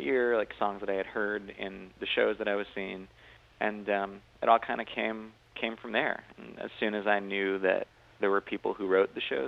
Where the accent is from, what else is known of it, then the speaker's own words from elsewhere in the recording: New York, United States; I'm from Long Island originally, and I would go to shows like for every birthday or holiday.